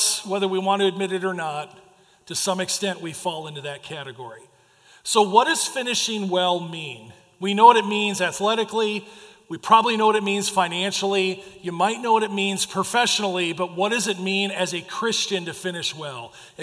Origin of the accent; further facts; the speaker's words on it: Oswego, Illinois, United States; when I was 17 years of age, growing up in Oswego, Illinois